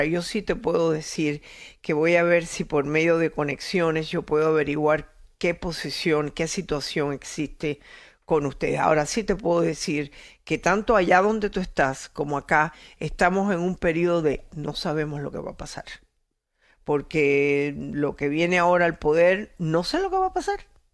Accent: Cuba; born there; moved away; yo nací en Cuba, estuve allí, salí cuando al año de Castro.

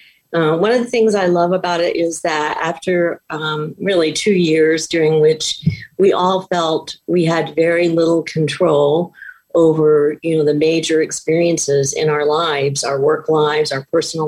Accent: California, United States; moved away as an adult; My husband and I moved to North Central Washington from Southern California.

